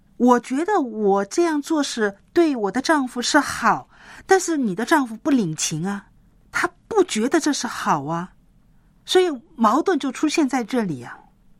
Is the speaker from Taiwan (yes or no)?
no; China; 我们中国人，我常常说我们中国人呢，孩子做得好的地方呢，觉得是理所当然的